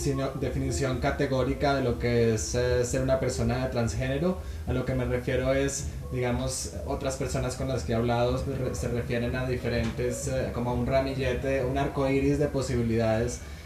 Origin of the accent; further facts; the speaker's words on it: Norway; yo vengo de Noruega